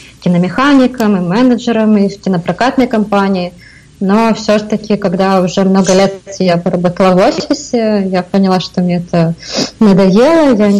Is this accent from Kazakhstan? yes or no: no; Kyiv, Ukraine; moved away as an adult; now in Brazil; но вообще я из Киева, из Украины, я там родилась, выросла, училась, но последние 2 года я путешествую, поэтому вот сейчас я в Бразилии.